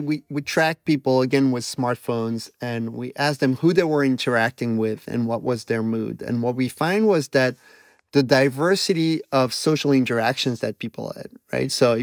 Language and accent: English; Belgium; accent: Belgian; I was extremely self-conscious of my Belgian accent.